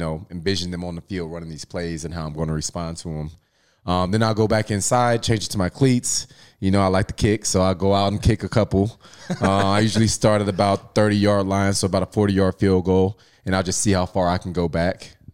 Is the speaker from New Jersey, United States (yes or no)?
no; Louisiana, United States; I grew up in Louisiana, and I grew up on LSU football. And down there, football is damn near a religion.